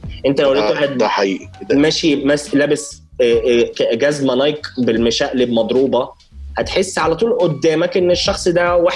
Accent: Egypt; طب ما احنا عارفين ان المصريين كنا دايما في برا مثلا

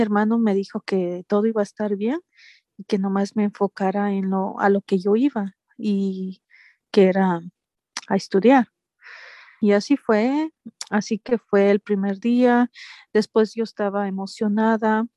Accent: Quito, Pichincha, Ecuador; Soy de Quito, de la capital, Quito, Ecuador.

